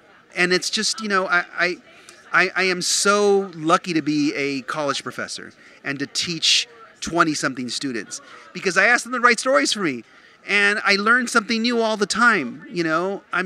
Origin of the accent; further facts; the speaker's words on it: Guatemala; I'm from Guatemala.